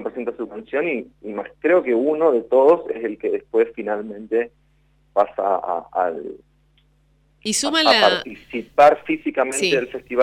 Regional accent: Argentina; yo me presenté como artista argentino.

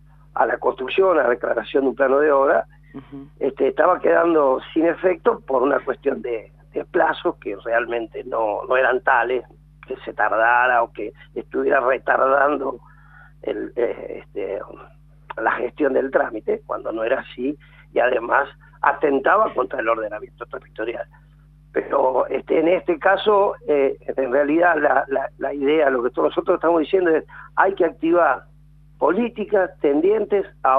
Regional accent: Viedma, Río Negro, Argentina; Yo soy de Viedma

